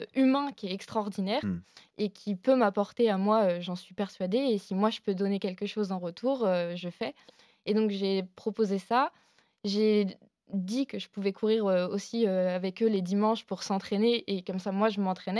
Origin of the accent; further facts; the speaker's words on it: Île-de-France, France; Ouais, moi, je viens de derrière Fontainebleau, en dessous de Fontainebleau.